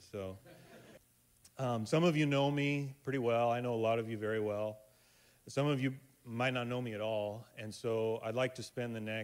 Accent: Seaside, Oregon, United States; I grew up in Seaside, Gearhart area. But we moved back to this area

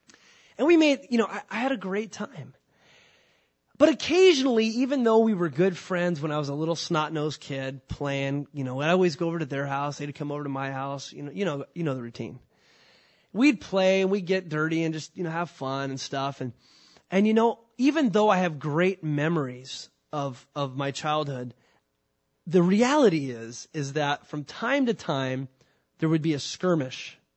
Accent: California, United States; moved away as an adult; As many of you guys know, I grew up down in Southern California for most of my life till I was about 18.

